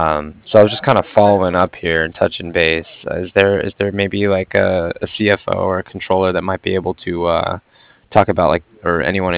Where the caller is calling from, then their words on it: Cardiff, California, United States; I was calling from Cardiff. That's C-A-R-D-I-F-F, like Frank Frank.